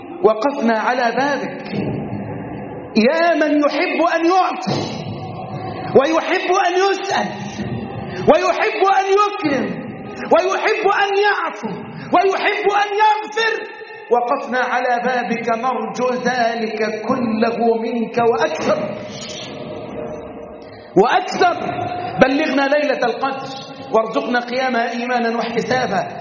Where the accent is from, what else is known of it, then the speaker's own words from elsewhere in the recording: Egypt; بلدنا مصر